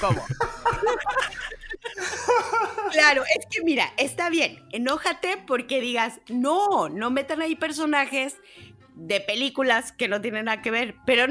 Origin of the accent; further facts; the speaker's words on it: Mexico; ya sabemos cómo somos los mexicanos y cómo hacemos humor de todo.